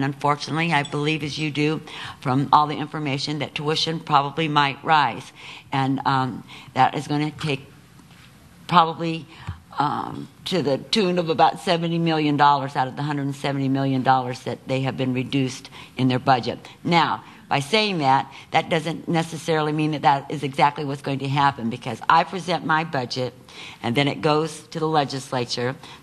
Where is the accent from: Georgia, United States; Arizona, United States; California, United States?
Arizona, United States; Mesa; This is my hometown.